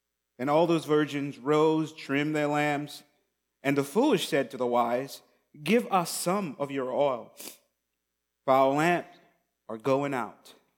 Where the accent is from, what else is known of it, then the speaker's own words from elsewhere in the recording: St. Lucia; I know I'm from St. Lucia, black. I have a white old grandmother.